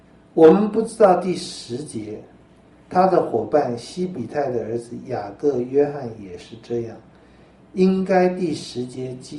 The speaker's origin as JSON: {"language": "Chinese", "country": "China", "said": "就以色列一直有这个观念，我们中国人很多宗教可能有这个观念"}